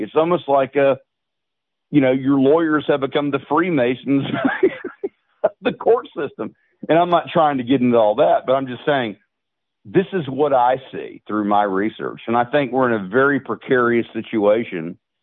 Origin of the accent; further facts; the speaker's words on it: the South, United States; And as a Southerner